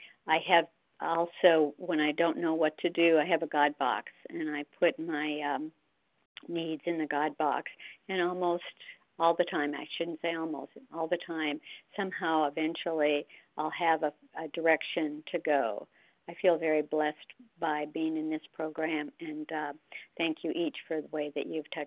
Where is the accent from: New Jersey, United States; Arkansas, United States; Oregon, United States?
Oregon, United States; I'm from Oregon